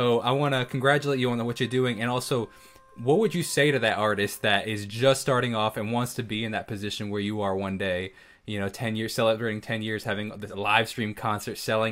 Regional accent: New York, United States; I'm from New York, based in New York right now

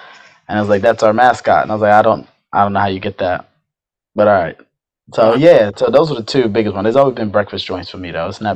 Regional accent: Oxon Hill, Maryland, United States; So I grew up in Oxon Hill.

